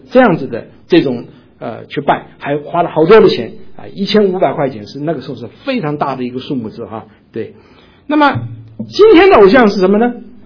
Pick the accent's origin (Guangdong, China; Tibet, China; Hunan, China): Hunan, China; accent: Hunanese; 我们湖南话说转就讲卷